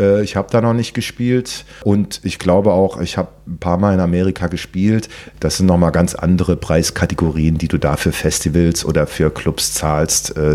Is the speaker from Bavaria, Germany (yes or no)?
no; Berlin, Germany; Ich bin in Berlin groß geworden